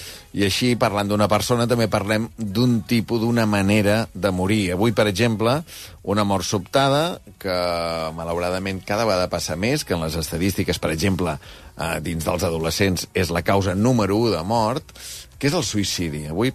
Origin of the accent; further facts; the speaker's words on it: Catalonia, Spain; parla una mica com a empordanesa ara, no?